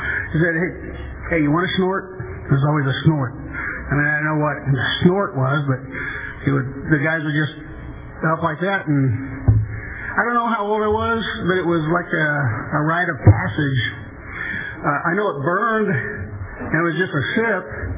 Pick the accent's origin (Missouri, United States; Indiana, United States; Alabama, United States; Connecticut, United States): Indiana, United States; So, I'm from the Midwest. I would just usually just say the Midwest, but we have some Wisconsin Midwesterners, so I'll just say Indiana, and more specifically, Hoosiers